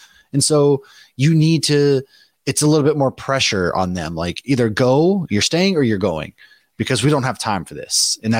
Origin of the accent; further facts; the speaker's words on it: Massachusetts, United States; also born or lived in Florida; Yeah, I'm from Massachusetts. Grew up in Massachusetts.